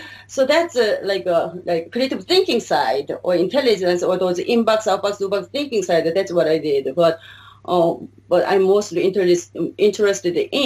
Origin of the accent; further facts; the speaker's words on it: South Korea; English is a second language; So, I started reading all the parenting books in Korean. I'm from Korea, right?